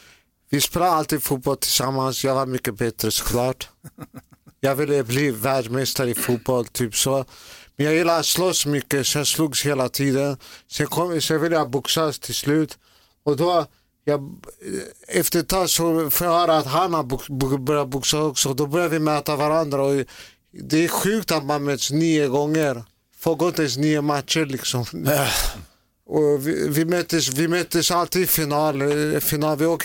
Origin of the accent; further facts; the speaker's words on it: Sollentuna, Stockholm County, Sweden; När vi var små, Vi uppväxte i Sollentuna.